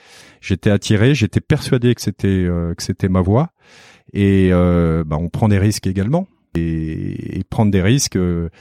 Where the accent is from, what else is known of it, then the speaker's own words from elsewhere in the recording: Nouvelle-Aquitaine, France; also born or lived in Paris, France; je suis originaire en fait de Corrèze, donc du Massif Central, et j'ai eu un parcours. Moi, j'étais pensionnaire, donc je me suis baladé pas mal. J'étais dans le Nord parce que mon père a travaillé pendant plusieurs années à Dunkerque.